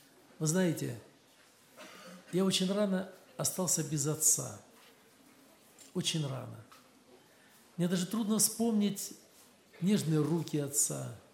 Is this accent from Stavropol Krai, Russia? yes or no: no; Kurganinsk, Krasnodar Krai, Russia; А ты откуда? Я говорю: я с Курганинска.